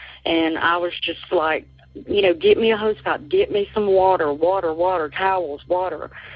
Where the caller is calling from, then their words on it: Chesnee, South Carolina, United States; I'm calling from Chesney, South Carolina.